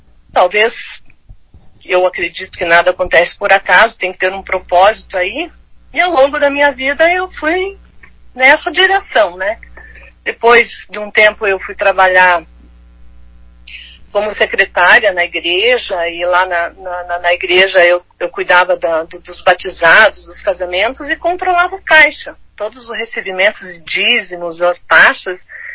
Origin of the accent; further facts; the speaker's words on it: Curitiba, Paraná, Brazil; also born or lived in Santa Catarina; eu moro em Curitiba, né, desde bebê, mas eu sou de Santa Catarina, eu sou nascida em Santa Catarina. Mas só que de Curitiba, posso me considerar uma curitibana, porque estou desde bebê aqui, né?